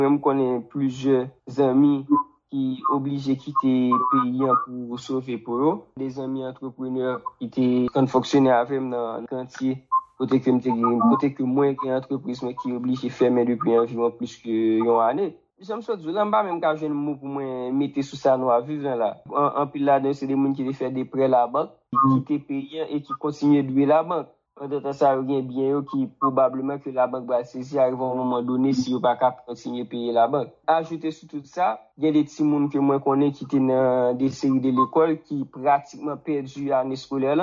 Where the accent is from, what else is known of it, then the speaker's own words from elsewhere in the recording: Haiti; en tant que haïtien, nous c'est aux autres, nous connaissons à plier, mais nous pas à casser.